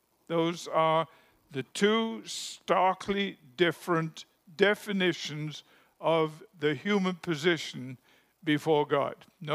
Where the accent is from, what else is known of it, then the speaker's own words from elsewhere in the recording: England, United Kingdom; And I personally have a particular affinity to old English because I'm English and I'm old.